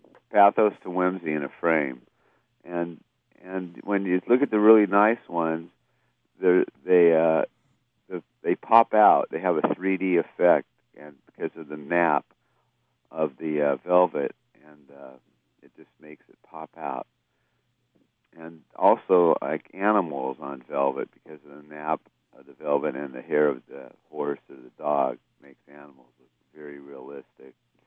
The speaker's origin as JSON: {"language": "English", "town": "Los Angeles", "region": "California", "country": "United States", "tie": "born or raised there", "said": "Well, we started out, we grew up in Los Angeles, and we saw people selling them on street corners"}